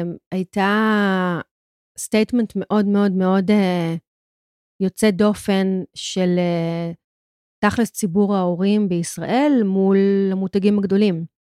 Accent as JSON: {"language": "Hebrew", "town": "Kochav Yair", "region": "Central District", "country": "Israel", "tie": "born or raised there", "also_born_or_lived": "Tel Aviv", "said": "גדלתי בכוכב יאיר, כפר סבא."}